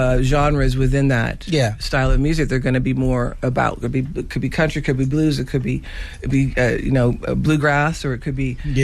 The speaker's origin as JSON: {"language": "English", "town": "Toronto", "region": "Ontario", "country": "Canada", "tie": "born or raised there", "said": "I'll be like in my hometown in Toronto"}